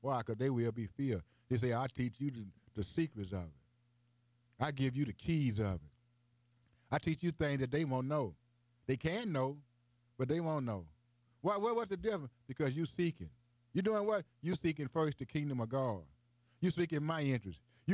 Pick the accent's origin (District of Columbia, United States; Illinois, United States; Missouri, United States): Missouri, United States; Bunker; I get 30, 40 minutes drive from my hometown, Bunker, to here to the radio station.